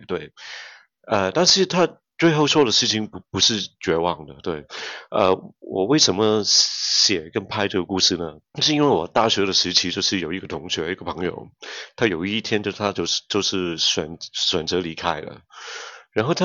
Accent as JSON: {"language": "Chinese", "country": "Hong Kong", "tie": "born or raised there", "said": "其实我在香港长大"}